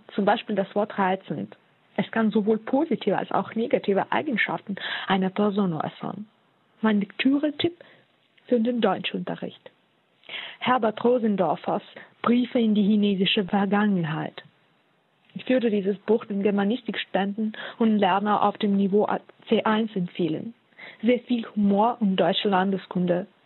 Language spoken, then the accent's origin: German; Ukraine; German is a second language; Ich komme aus der Ukraine, bin 1990 geboren und arbeite in einer privaten Sprachschule in Kharkiv.